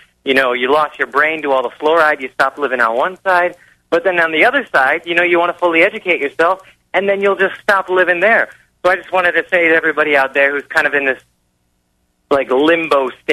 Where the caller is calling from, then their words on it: Wisconsin, United States; I'm calling from Wisconsin